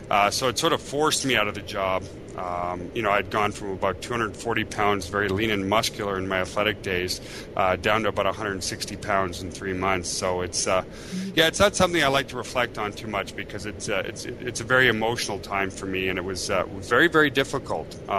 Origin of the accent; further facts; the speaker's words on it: Quebec, Canada; because I was actually from Quebec, which is the French side of Canada.